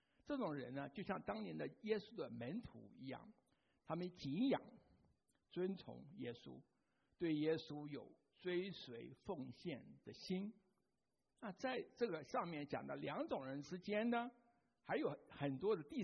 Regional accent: Taipei, Taiwan; 我就想到我小时候住在台北啊

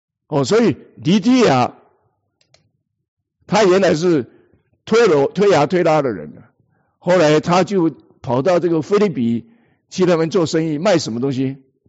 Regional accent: Taiwan; 我们是台湾来的，温州还没去过

